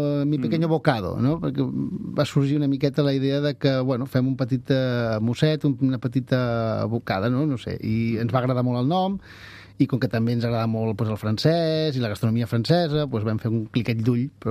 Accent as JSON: {"language": "Catalan", "town": "Barcelona", "region": "Catalonia", "country": "Spain", "tie": "born or raised there", "said": "Jo soc de Barcelona, nascut a Barcelona, i la Mònica també és nascuda a Barcelona, però té tota la seva família procedeix del Delta de l'Ebre, i el meu avi també té lligams per allà baix, també, que provenen d'allà."}